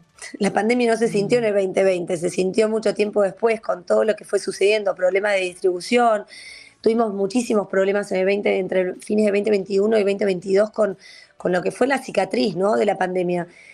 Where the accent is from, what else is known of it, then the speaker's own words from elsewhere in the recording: Argentina; a mí como argentina, lo que más me costó y lo que más resultado me dio